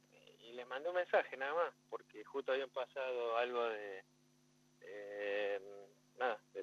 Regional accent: Chilecito, La Rioja, Argentina; also born or lived in Patagonia; now in Río Grande, Argentina; Sí, de Chilecito, de la provincia de La Rioja.

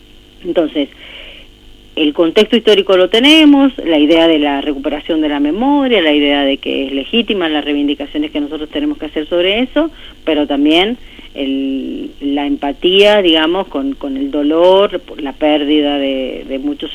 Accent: Argentina

